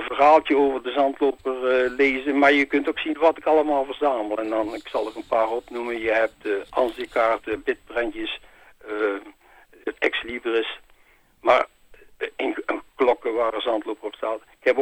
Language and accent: Dutch; Oosterhout, North Brabant, Netherlands; ik kom uit het Brabantse Oosterhout.